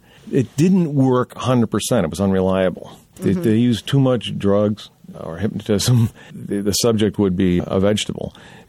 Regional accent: Waterbury, Connecticut, United States; And being Irish Catholic from Waterbury, we were so thrilled to have this person in the White House.

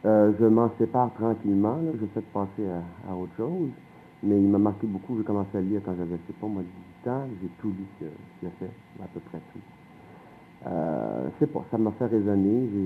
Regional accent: Quebec, Canada; je revendique l'espace nord-américain en tant que Québécois.

